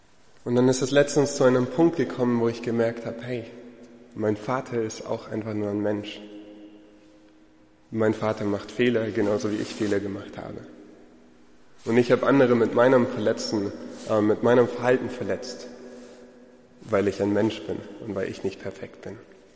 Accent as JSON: {"language": "German", "country": "Uganda", "tie": "born or raised there", "moved": "yes", "lives_now": "Germany", "said": "wie vorhin schon gesagt, bin ich in Uganda aufgewachsen und bin erst, als ich ein bisschen größer war, zurückgekommen nach Deutschland."}